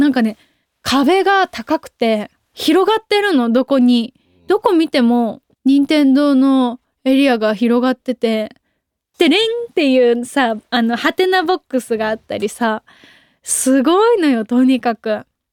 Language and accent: Japanese; Kansai, Japan; 私関西人なので、もうユニバはもう本当に年パスも持ってたし、お家、小学生の時学校終わってから友達とかみんなで行ったりとかしてました。